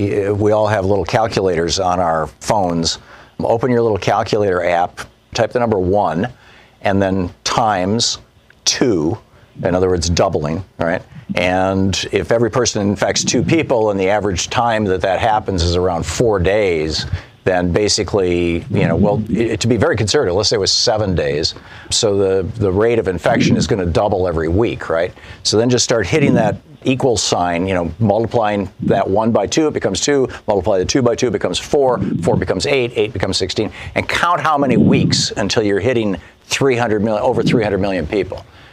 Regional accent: Michigan, United States; You know, when I grew up in Michigan, it was tornadoes and people would go buy toilet paper.

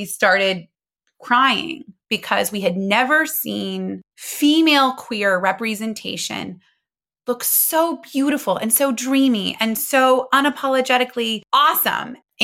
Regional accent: Muncie, Indiana, United States; I'm from Muncie, Indiana, and one of my closest friends, we've known since we were three, also works in marketing.

